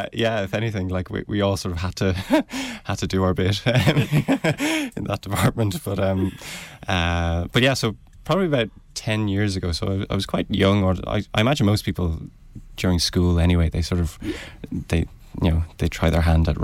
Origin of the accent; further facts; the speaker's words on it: Stillorgan, County Dublin, Ireland; I'm 23. I'm based in Dublin. I've always lived here. I'm from Stillorgan.